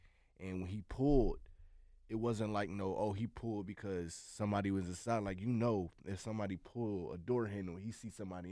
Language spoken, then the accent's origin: English; Philadelphia, Pennsylvania, United States; Right. Okay. I'm from North Philadelphia.